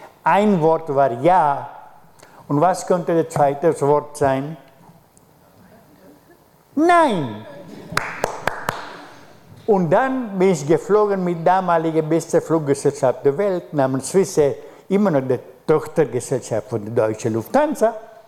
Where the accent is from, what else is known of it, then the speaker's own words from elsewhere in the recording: India; Und natürlich, ich als Inder liebe die Inder.